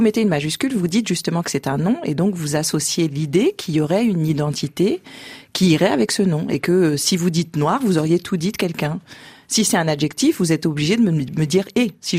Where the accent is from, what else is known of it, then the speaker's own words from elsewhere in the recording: France; Ma chance, c'est que je suis française et que j'ai pas grandi en Alabama dans les années 50 ou même avant.